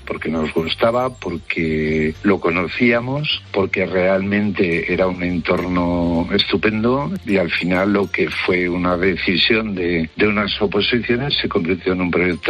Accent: Huesca, Aragon, Spain; born there

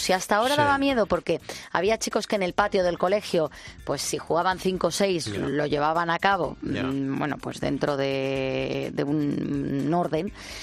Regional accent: Tardienta, Aragon, Spain; nací en Tardiente y vivo en Tardienta. Es un pueblo de la provincia de H

